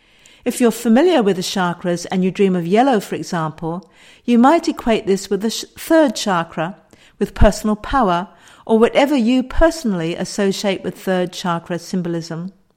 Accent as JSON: {"language": "English", "country": "United Kingdom", "tie": "born there", "said": "most of my readers know I'm British by birth."}